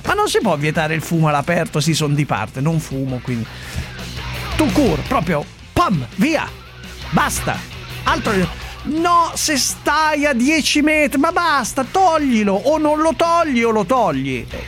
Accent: Sesto San Giovanni, Lombardy, Italy; Io sono di Sesto San Giovanni, peraltro, però ma dai, l'orgoglio milanese, Milano è avanti.

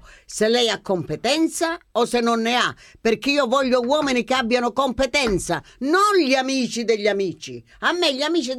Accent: Calabria, Italy; No, io non sono siciliano, ne sono calabrese.

